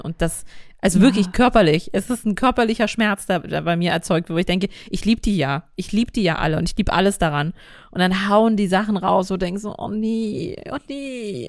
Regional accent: East Germany, Germany; ich komme doch aus dem Osten, da guckt man MDR.

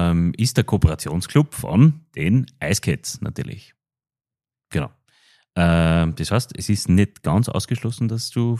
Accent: Lower Austria, Austria; Also vor allem als Niederösterreicher, lass dir sagen

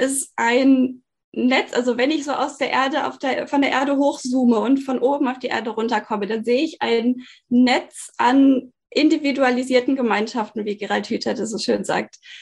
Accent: Bielefeld, North Rhine-Westphalia, Germany; born there; Ich bin verheiratet, habe 2 Kinder. Wir wohnen hier in einem schönen Holzhaus in Süddeutschland, inzwischen gebürtig aus Bielefeld.

